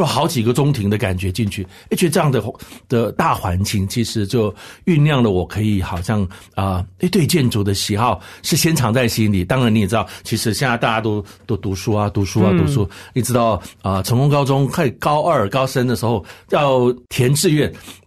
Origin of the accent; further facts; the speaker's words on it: Taipei, Taiwan; 我从小是在台北市迪化街大道城那里长大的孩子